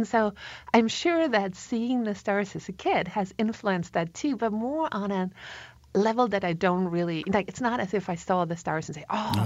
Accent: Kuchl, Salzburg, Austria; English is a second language; so I'm from Austria, a tiny country.

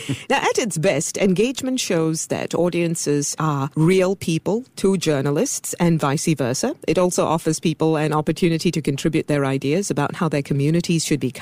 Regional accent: Singapore; I was born in Singapore and I was bred here.

